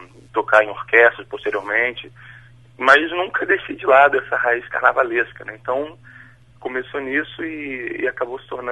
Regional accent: Rio de Janeiro, Brazil; Bom, isso no Rio de Janeiro, na minha infância, na verdade, né? Porque eu sou carioca, na verdade, mas moro aqui há muito tempo.

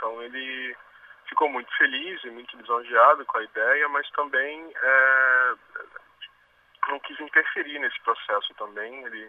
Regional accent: Rio de Janeiro, Brazil; now in Vitória, Brazil; Nós não somos daqui, o Vitor é de Minas, eu sou do Rio, a gente veio para cá para estudar na UFES

